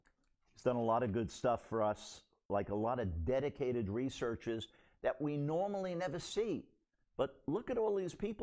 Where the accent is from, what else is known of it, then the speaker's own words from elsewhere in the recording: New York, United States; I grew up in New York City. I know the streets well, and I grew up with people from all backgrounds.